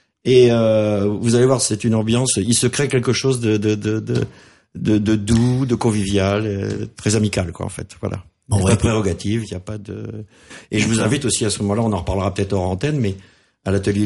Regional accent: Caylus, Occitanie, France; born there; je suis né à Caylus, à Saint-Pierre-de-Livron. Je suis natif, mais je n'habitais pas là

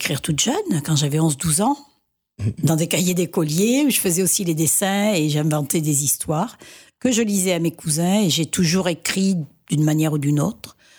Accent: Septfonds, Occitanie, France; parce que je suis de Sept-Fonds et que j'ai toujours connu cet endroit, le camp des Espagnols.

